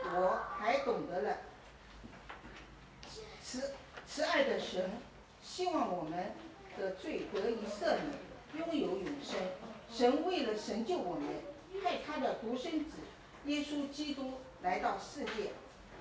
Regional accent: China; now in United States; 我从大陆来美国的第一个周日，我就来到了，就是尔湾华人基督教会

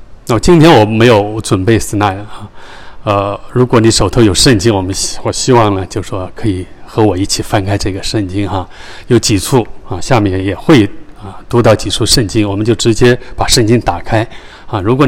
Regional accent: Zhoushan, Zhejiang, China; 我的家乡是在舟山，大家知道如果知道的舟山呢是浙江在浙江它非常有名的是海鲜

